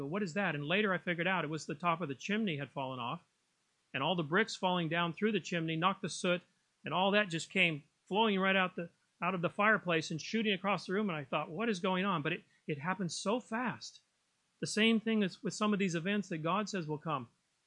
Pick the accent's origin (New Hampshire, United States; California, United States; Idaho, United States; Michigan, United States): California, United States; I've been in several earthquakes since I grew up in California.